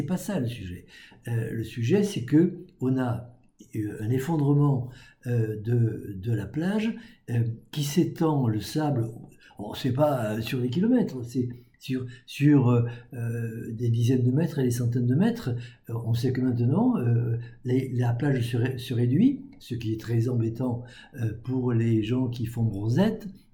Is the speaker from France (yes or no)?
yes; Occitanie, France; Nous sommes des Occitans, nous ne sommes pas très loin de nos voisins de la Nouvelle-Aquitaine